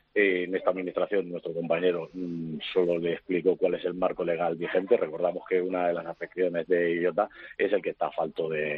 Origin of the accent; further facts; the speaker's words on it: Catalonia, Spain; yo soy catalán y a mí me encanta mi tierra, me encanta Cataluña